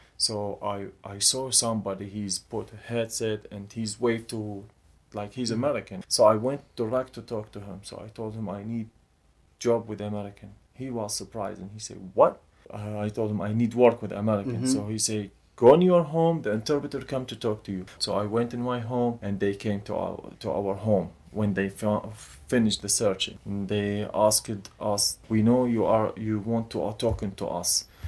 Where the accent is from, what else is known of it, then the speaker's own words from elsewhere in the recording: Baghdad, Baghdad Governorate, Iraq; English is a second language; moved away as an adult; now in Finland; I'm from Iraq, Baghdad, the capital city in Iraq. I'm here since almost 5 months in Finland